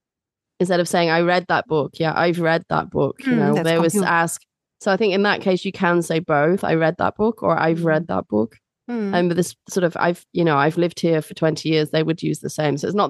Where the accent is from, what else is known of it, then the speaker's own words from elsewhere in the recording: United Kingdom; I'm a British teacher